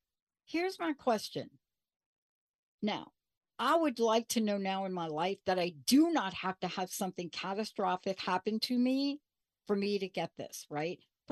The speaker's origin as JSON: {"language": "English", "region": "New York", "country": "United States", "tie": "born or raised there", "said": "Like, why at a young age did I love getting out in front of that full moon like a crazy person, even growing up in the Bronx?"}